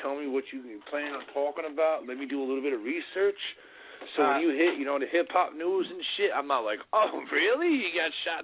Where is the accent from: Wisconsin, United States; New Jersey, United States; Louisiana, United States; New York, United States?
New Jersey, United States; Jersey? Oh, shit. My hometown. Where? Oh, shit. That's my state.